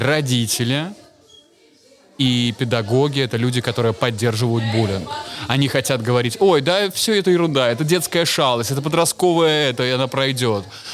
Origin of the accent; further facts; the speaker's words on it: Narva, Ida-Viru County, Estonia; как я вырос в Нарве, как я закончил школу